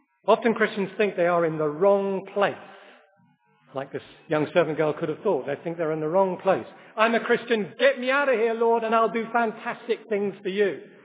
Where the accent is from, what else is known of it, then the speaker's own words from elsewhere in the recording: Scotland, United Kingdom; but I'm Scottish and Jewish